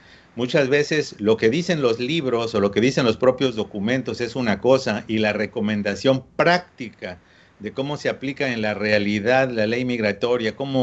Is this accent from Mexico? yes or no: yes; Mexico; now in United States; Yo soy residente permanente, somos mexicanos y ya estamos en trámites.